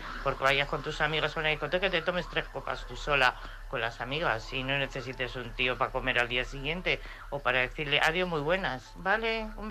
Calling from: Madrid, Community of Madrid, Spain; de Madrid.

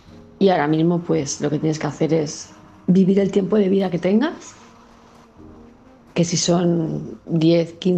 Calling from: Palma, Balearic Islands, Spain; de Palma de Mallorca

